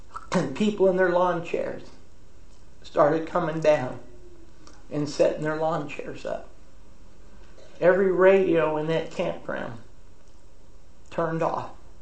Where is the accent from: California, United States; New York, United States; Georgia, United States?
California, United States; You know, we're all from Southern California.